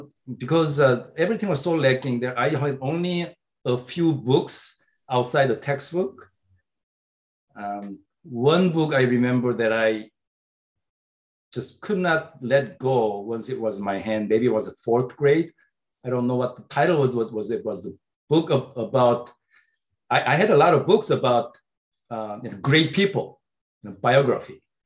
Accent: South Korea; Growing up in South Korea and growing up in only about a decade after the Korean War ended

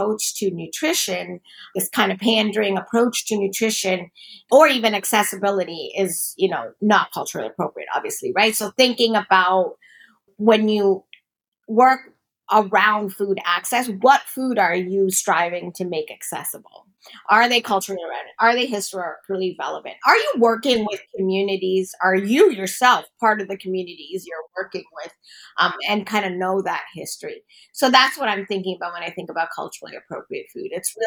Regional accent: Toronto, Ontario, Canada; I'm from Toronto.

